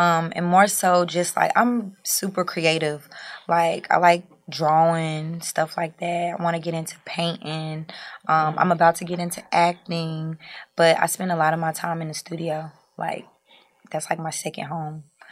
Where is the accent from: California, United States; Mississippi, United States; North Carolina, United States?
North Carolina, United States; So as most know, I'm from North Carolina.